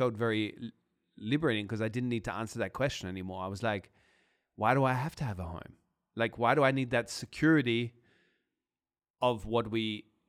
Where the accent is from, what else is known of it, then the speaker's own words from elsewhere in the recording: Australia; now in Austria; they're confused on why I'm living in Austria when I come from Australia.